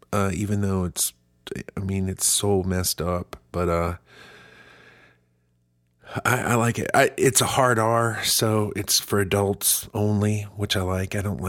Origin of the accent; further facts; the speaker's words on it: Germany; I grew up in Germany where it's just nudity's fine